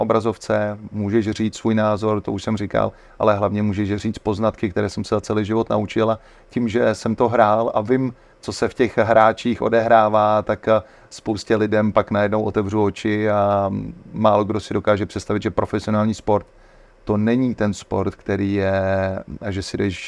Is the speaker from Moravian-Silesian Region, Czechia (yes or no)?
no; Prague, Czechia; A byla v Nebušicích a já jsem v té době žil v Řepích